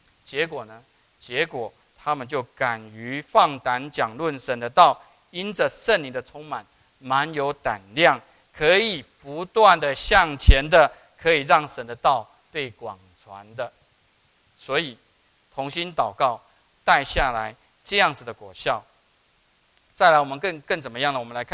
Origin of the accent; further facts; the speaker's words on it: Taiwan; 对，我从台湾来的